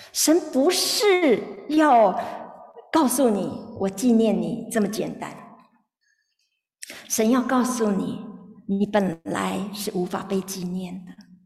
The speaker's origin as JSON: {"language": "Chinese", "country": "China", "said": "就像是我们中国人也会取什么，我们有一个英文名一样的道理哈"}